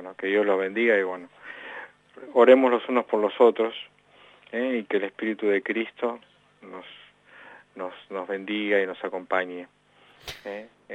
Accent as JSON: {"language": "Spanish", "country": "Argentina"}